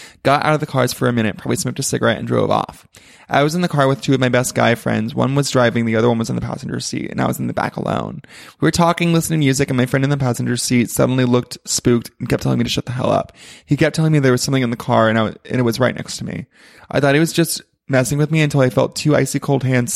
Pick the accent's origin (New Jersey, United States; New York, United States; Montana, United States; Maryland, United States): New Jersey, United States; Plainsboro; I grew up in New Jersey, and a part of New Jersey where there are farms everywhere and it's boring as fuck. It's literally called Plainsboro.